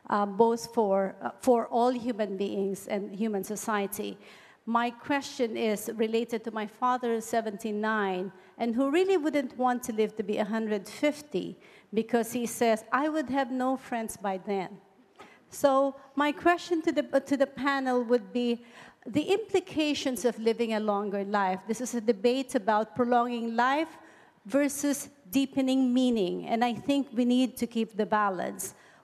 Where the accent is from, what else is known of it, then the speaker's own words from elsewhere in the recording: Philippines; English is a second language; now in Singapore; I'm from the Philippines, but I live in Singapore.